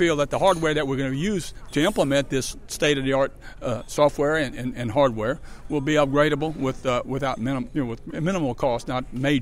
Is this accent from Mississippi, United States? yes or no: yes; Biloxi, Mississippi, United States; You're from Biloxi like me. You're from East Biloxi like me. No Point like me.